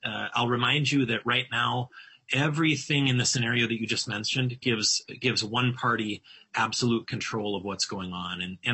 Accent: Minnesota, United States; as a Republican and as a Minnesotan, I want to be part of that process.

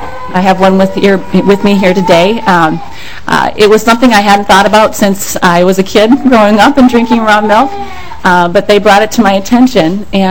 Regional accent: Willmar, Minnesota, United States; But my roots are actually from greater Minnesota. I grew up around the Wilmer area, Atwater, if you know where that's at, central Minnesota. And I grew up on a dairy farm.

